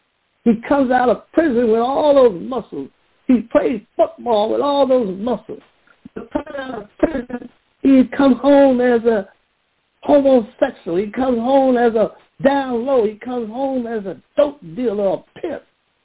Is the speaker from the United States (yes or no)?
yes; United States; Wow, brothers and sisters, I need an African from Africa to come to teach me. I'm American.